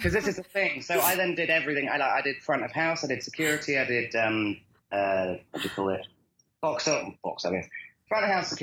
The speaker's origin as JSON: {"language": "English", "town": "Bristol", "region": "South West England", "country": "United Kingdom", "also_born_or_lived": "London", "said": "I am originally from the UK, Bristol, via, and then London. So, and actually via a Steiner hippie commune somewhere in the middle of that. So basically, a few years on a Steiner hippie commune, then Bristol"}